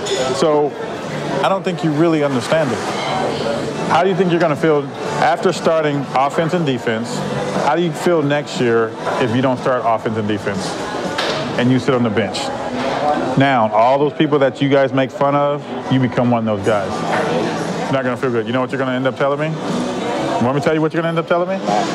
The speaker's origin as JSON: {"language": "English", "town": "Compton", "region": "California", "country": "United States", "said": "I'm from Compton, where it's dog eat dog, it's gunshots, it's whatever it may be"}